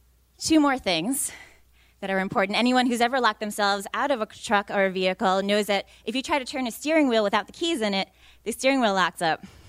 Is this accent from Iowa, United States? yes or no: no; New York, United States; So I'm from New York originally. And my dad lives in upstate New York, and I've always known New York dairy cattle.